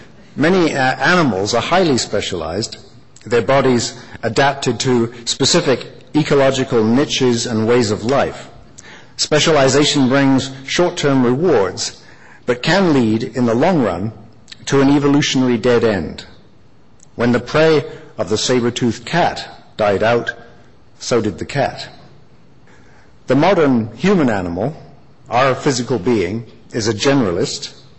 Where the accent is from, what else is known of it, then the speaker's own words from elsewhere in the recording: England, United Kingdom; moved away as an adult; now in Canada; even though I grew up in England, my father was from Kelowna, B.C., and when I first came to Canada to go into grad school in archaeology